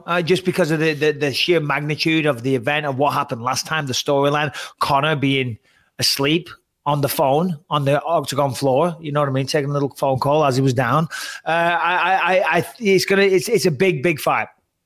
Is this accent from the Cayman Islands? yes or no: no; England, United Kingdom; I get it all the time when I say I'm English.